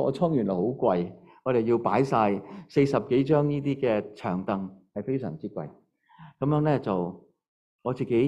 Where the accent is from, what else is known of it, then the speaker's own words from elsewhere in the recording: China; 因为我哋中国人咧分他咧就有男同女嘅吓